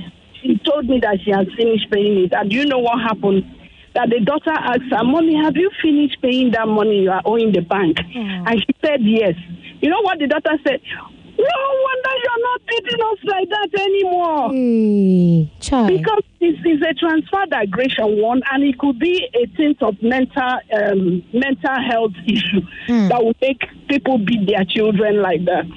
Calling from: Ogun, Nigeria; I'm calling from Lusada, Ogun State.

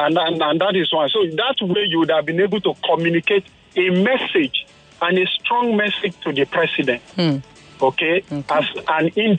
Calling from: Oshodi, Lagos, Nigeria; Presently, I'm calling from Oshodi.

